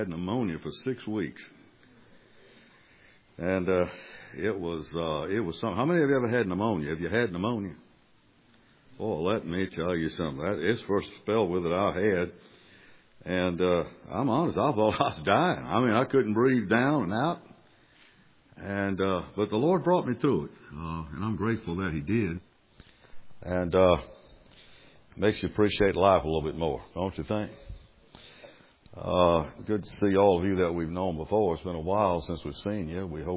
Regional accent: Louisiana, United States; So if you hear me say something Cajun tonight, I'm a Cajun from South Louisiana, I say strange things.

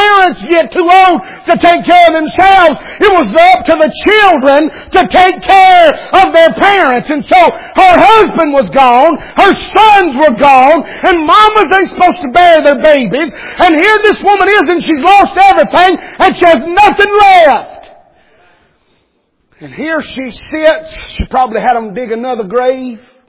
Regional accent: Alabama, United States; But I'm from Alabama, and we're still shouting about indoor plumbing.

